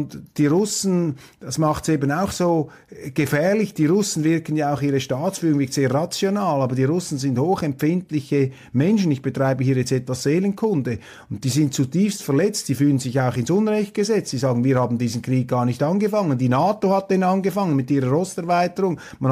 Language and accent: German; Switzerland; Und das sage ich als Schweizer.